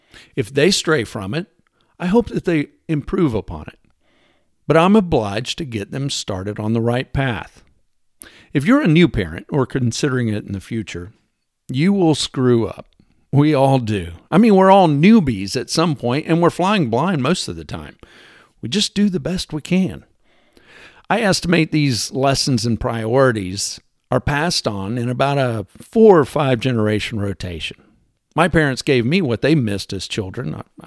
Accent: Texas, United States; Next, I'll talk about my favorite subject, being a Texan.

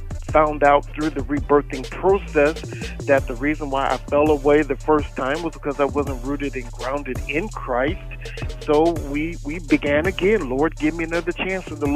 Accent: United States; Well, I am from the Quad City area, the Davenport, Rock Island, Moline, East Moline, Bettendorf.

